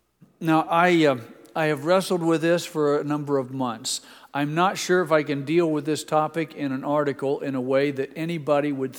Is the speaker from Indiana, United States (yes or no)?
yes; Indianapolis, Indiana, United States; born there; I tell people that I was born in Indianapolis at Methodist Hospital, and as soon as I realized my mistake, I had my parents take me to a Baptist church.